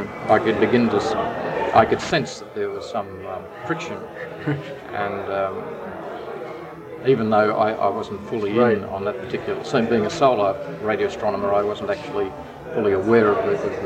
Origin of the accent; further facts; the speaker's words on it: Australia; from Australia, could I please borrow a planimeter